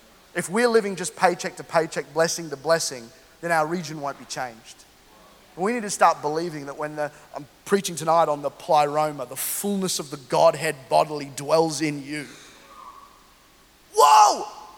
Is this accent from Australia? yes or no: yes; Australia; born there; also born or lived in London, United Kingdom; I moved to Australia right before I went through puberty.